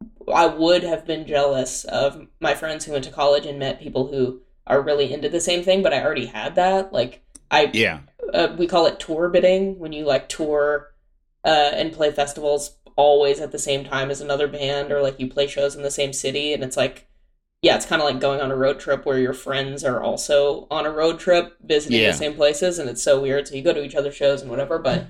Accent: Pasadena, California, United States; also born or lived in Orange County, California; I was born in Orange County. They had an apartment in Orange County. And then before I can remember, they moved to Pasadena.

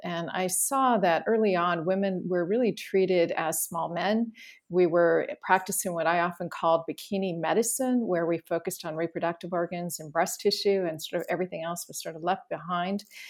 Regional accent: Colorado, United States; Well, I grew up in Colorado, and when I was a child, I wanted to do two things.

